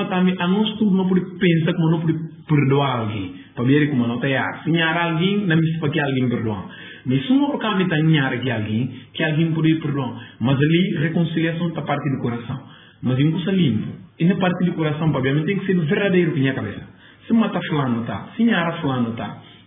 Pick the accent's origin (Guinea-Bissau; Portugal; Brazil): Guinea-Bissau; não tem que ser muito honesto com a nossa cabeça, somos guineenses.